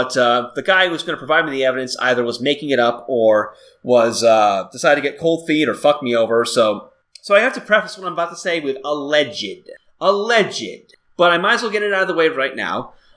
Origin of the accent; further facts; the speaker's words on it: United States; now in Georgia; I'm not an illegal immigrant. I'm an American.